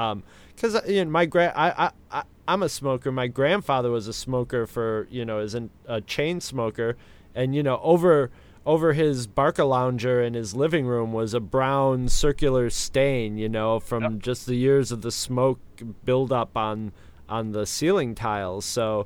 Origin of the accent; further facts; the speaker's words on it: Rochester, New York, United States; "Oh, we're from Rochester, New York."